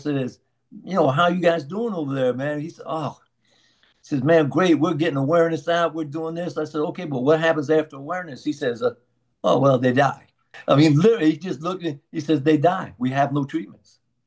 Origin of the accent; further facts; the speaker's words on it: Kansas City, United States; I mean, here in my hometown in Kansas City, they have a free clinic with four locations.